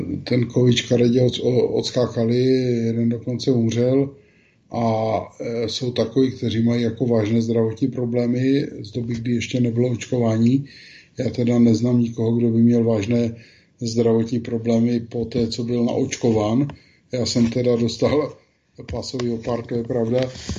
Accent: Moravian-Silesian Region, Czechia; já jsem vyrůstal na Ostravsku a většinu svého života tam žiju

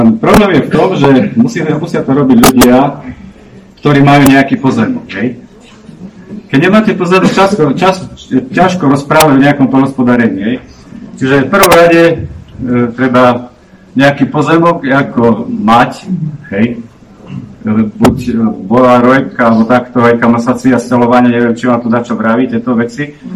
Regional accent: Prešov Region, Slovakia; Proste pochádzam z Potatier. Pri Starej Ľubovni mám ako...

